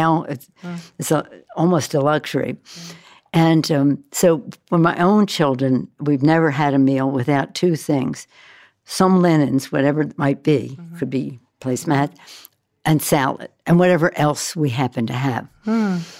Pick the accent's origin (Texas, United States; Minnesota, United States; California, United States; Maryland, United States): Maryland, United States; Baltimore; I was born and raised in Baltimore